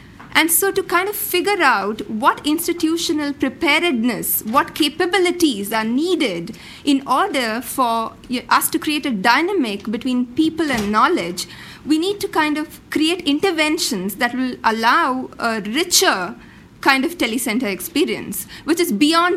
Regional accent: India; because I come from India, where one-third of the world's poor live.

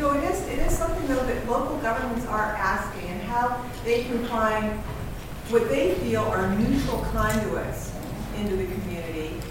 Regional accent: Berkeley, California, United States; from Berkeley, California, here for a year.

